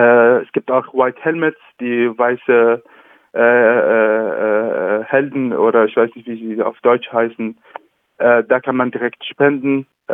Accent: Idlib, Idlib Governorate, Syria; German is a second language; also ich komme zum Beispiel aus Idlib, die Region, die gerade unter viel leidet

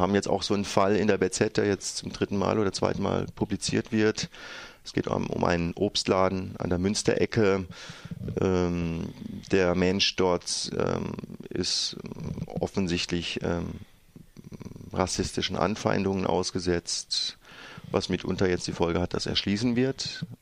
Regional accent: Freiburg, Baden-Württemberg, Germany; Also wenn ich sage, du, ich komme aus Freiburg, dann ist es, ja, aber woher kommen deine Eltern?

